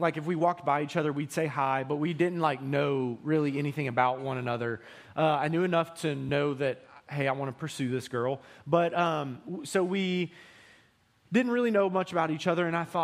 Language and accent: English; Tennessee, United States; also born or lived in Nashville / South Alabama; I was born in Nashville, and then my dad was a youth pastor, and then we moved to South Alabama, where he took a senior pastor position, and then we moved back to Middle Tennessee